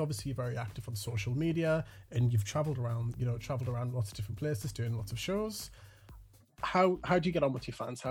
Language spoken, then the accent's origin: English; United Kingdom; See, that's one of the things about being British. We are very, like, sorry, me anyway, I'm very reserved with everything, you know.